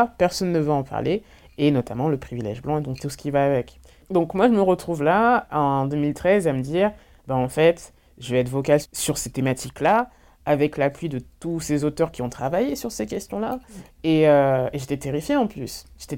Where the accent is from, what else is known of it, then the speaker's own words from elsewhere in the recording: Orléans, Centre-Val de Loire, France; born there; je suis la fille d'un homme congolais et d'une femme martiniquaise, je suis née à Orléans